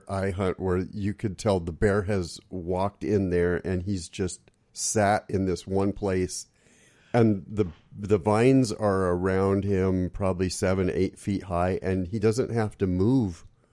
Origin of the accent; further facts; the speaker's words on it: Washington, United States; I remember, you know, growing up in the Portland area, I grew up in Southwest Washington, but, you know, you felt like you lived in Portland.